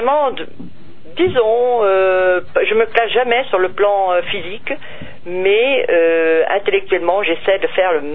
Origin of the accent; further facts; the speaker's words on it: Hauts-de-France, France; Je suis du Nord, quand même, donc j'adore.